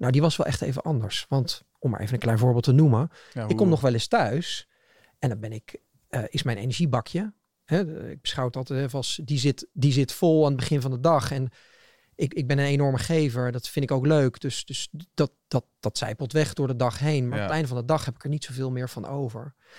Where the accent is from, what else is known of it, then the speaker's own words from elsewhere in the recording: Netherlands; Dat zit in ons als Nederlanders. Dat zit in onze ouders, in de generatie.